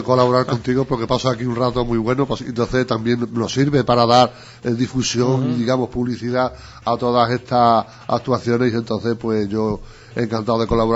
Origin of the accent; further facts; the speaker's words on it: Guareña, Extremadura, Spain; estar aquí en Guareña, mi pueblo también